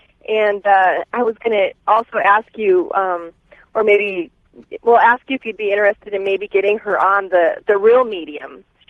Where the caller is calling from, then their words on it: Montana, United States; Hey, George … I'm calling you from Montana.